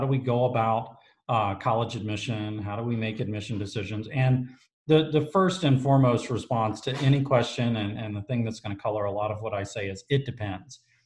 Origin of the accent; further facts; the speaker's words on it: Virginia, United States; I grew up in Virginia. I went to a place called Christopher Newport University, which is a public university in Virginia.